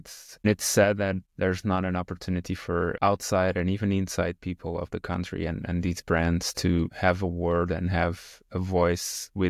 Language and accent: English; Portugal; I come from Portugal